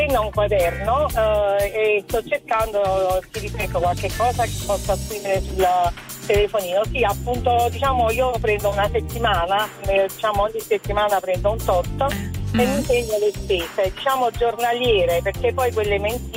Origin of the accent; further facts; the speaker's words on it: Naples, Campania, Italy; io sono di Napoli, vado da Napoli a Nola ogni mattina.